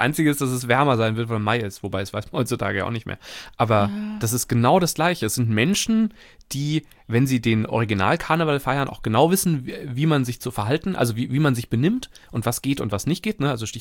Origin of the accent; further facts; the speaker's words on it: Hesse, Germany; als Hesse